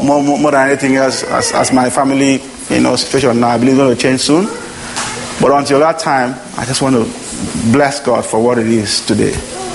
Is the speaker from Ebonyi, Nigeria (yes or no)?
no; Port Harcourt, Rivers, Nigeria; Because where I am is just about an hour, 10, 20 minutes to the fellowship I grew up in Port Harcourt.